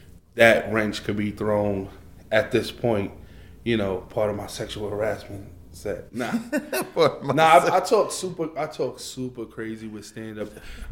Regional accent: Bronx, New York, United States; growing up in the Bronx compared to here, we don't listen

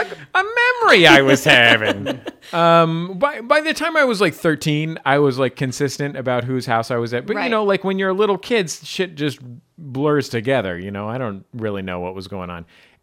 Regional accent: San Francisco, California, United States; She's from Marin County. I'm from San Francisco.

